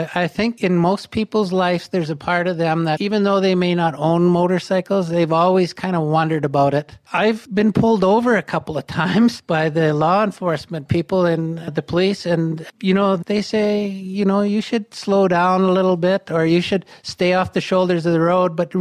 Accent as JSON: {"language": "English", "region": "Western Canada", "country": "Canada", "said": "And I'm from Western Canada, and I don't speak French."}